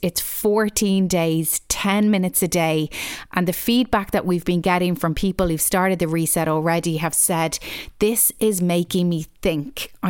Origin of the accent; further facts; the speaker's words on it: Ireland; and I'm Irish, and I've never heard about this mummy.